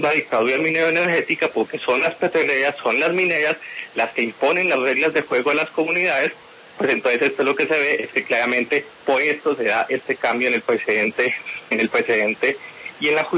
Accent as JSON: {"language": "Spanish", "country": "Colombia", "said": "mis intereses como colombiano"}